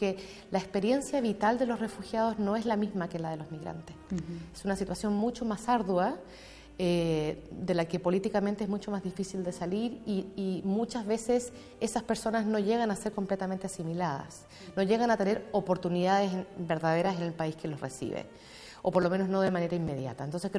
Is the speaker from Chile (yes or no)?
yes; Chile; cuando yo me pienso como una chilena